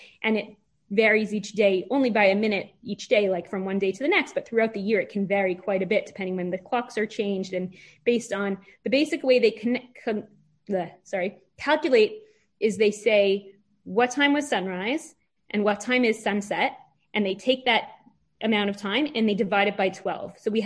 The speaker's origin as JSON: {"language": "English", "town": "Toronto", "region": "Ontario", "country": "Canada", "said": "I'm from Toronto, we say Shabbos."}